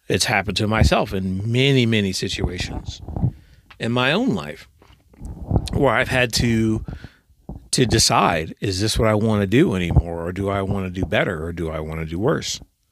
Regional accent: New Jersey, United States; I grew up in Jersey, so it was just home ownership was just never really on the table.

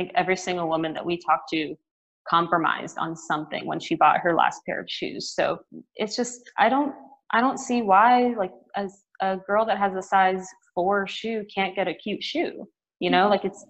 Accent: Irvine, California, United States; I come from Irvine, California in SoCal.

